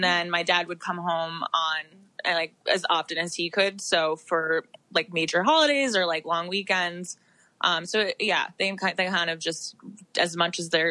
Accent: New York, United States; so I'm from New York, so my family were based in New York my whole life.

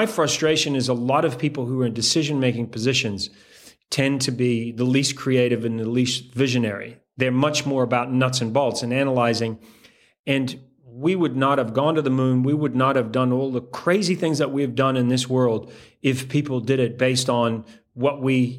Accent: Antigua & Barbuda; born or raised there; also born or lived in Canada

